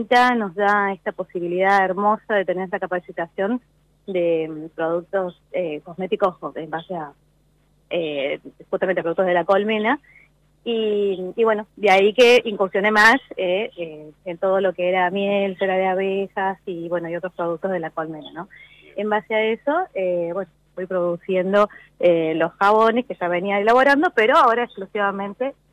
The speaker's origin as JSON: {"language": "Spanish", "town": "Altos de Chipión", "region": "Córdoba", "country": "Argentina", "said": "yo soy de Altos de Chipión."}